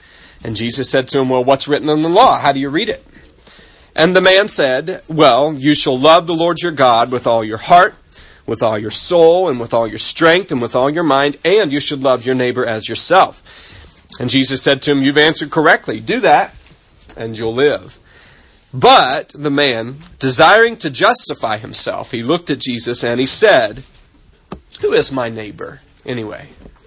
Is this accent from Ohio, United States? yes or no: yes; Ohio, United States; I'm from the north. I'm from Ohio, so I don't know how to talk southern.